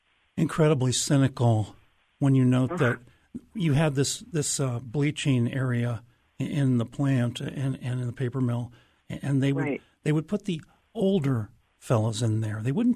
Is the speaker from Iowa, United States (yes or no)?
yes; Des Moines, Iowa, United States; I grew up in Des Moines, and I've always been someone who read the obituaries.